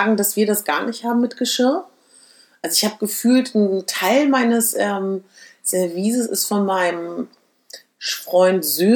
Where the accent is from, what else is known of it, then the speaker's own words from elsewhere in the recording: Berlin, Germany; ich komme ja aus Berlin